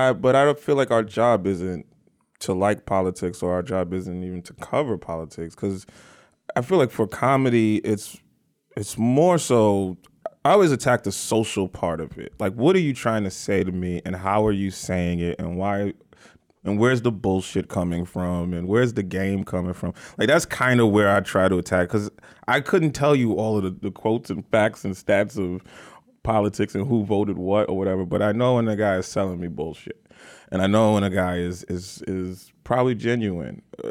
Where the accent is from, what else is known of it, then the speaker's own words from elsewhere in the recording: New York, United States; We're from New York, man.